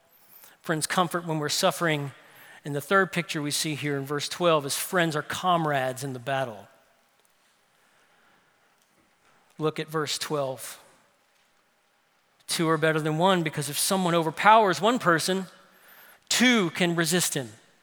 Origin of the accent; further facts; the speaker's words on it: New Orleans, Louisiana, United States; You could jump from house to house in the neighborhood I grew up in New Orleans.